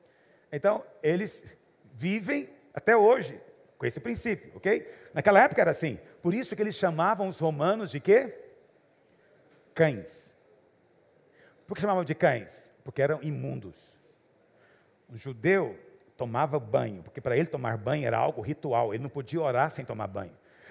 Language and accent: Portuguese; Goiás, Brazil; Eu sou de Goiás, meu amigo.